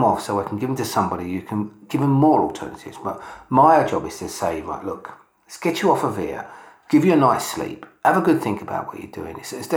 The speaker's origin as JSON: {"language": "English", "town": "Brixton", "region": "London", "country": "United Kingdom", "tie": "born or raised there", "said": "Okay, so I was born and bred in Brixton."}